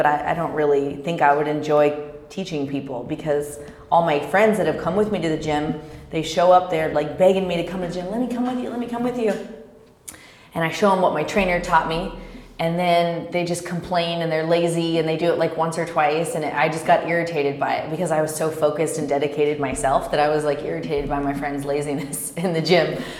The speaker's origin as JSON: {"language": "English", "region": "Kansas", "country": "United States", "tie": "born or raised there", "also_born_or_lived": "Dallas / Los Angeles", "lives_now": "Orange County, United States", "said": "And I had lived in Dallas for about 9 years. Before that, I grew up in Kansas."}